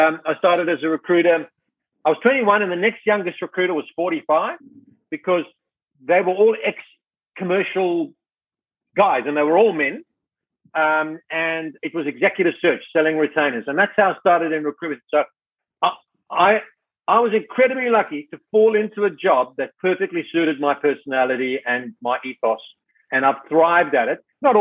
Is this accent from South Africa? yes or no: yes; South Africa; also born or lived in Cape Town; I grew up in South Africa. So, cool. I was born in Cape Town. My dad was an Englishman